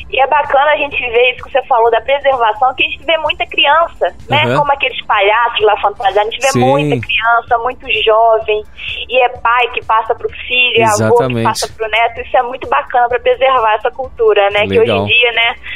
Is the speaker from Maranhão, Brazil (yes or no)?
no; Rio de Janeiro, Brazil; accent: carioca; Não, meu sotaque carioca não deixa eu mentir, né?